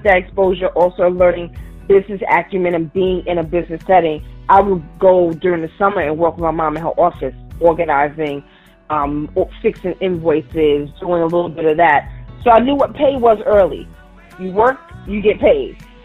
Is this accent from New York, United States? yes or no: yes; Brooklyn, New York, United States; also born or lived in East Flatbush; child of a Caribbean heritage mixed with Southern heritage, it gave me great grounding. So young woman growing up in East Flatbush, Brooklyn, going to James Madison High School